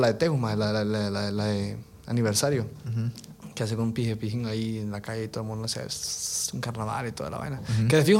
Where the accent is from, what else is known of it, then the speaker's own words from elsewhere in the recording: Tegucigalpa, Francisco Morazán, Honduras; una noche normal de fiesta en las ferias de calle de mi ciudad natal, Tegucigalpa